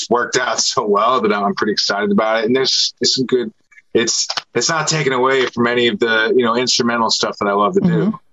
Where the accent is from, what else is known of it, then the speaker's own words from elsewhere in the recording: Seattle, Washington, United States; I'm from Seattle. It's all I know and love.